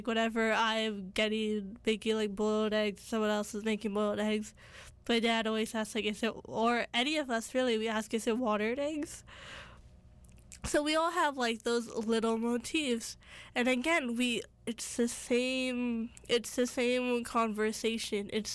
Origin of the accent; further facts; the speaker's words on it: India; We are a Punjabi-speaking family. We are Indian, Sikh.